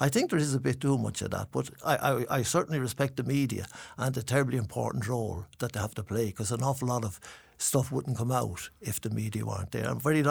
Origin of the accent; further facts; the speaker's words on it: Ireland; I always say, no, I'm from Ireland.